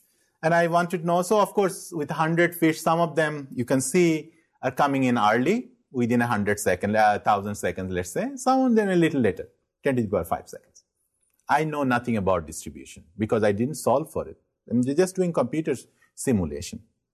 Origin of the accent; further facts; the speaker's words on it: Bangladesh; I'm originally from Bangladesh.